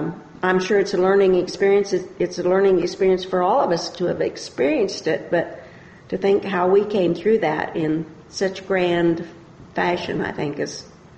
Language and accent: English; Ashland, Kansas, United States; And I said, "Ashland, Kansas."